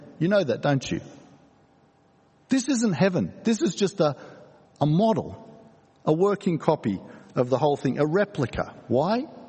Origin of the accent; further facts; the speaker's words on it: Hong Kong; I grew up in Hong Kong, and for years when I was a kid